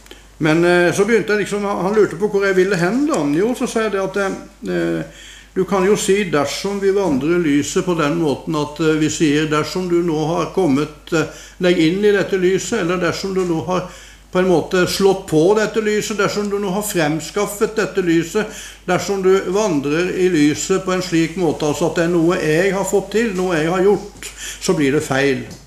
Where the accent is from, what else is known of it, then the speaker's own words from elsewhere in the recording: Western Norway, Norway; Nå skal du vite at jeg er vestlending selv, altså.